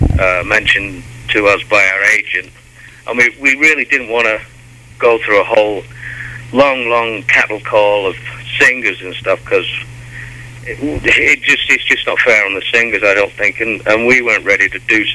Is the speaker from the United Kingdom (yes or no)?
yes; Manchester, North West England, United Kingdom; now in London, United Kingdom; I'm originally from Manchester, and I moved down to London